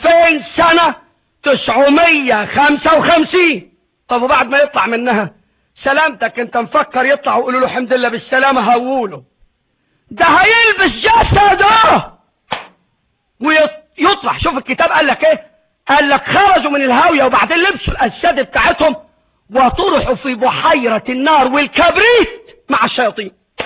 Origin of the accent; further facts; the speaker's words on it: Egypt; عندنا في مصر اصحاب بيزنس على مستويات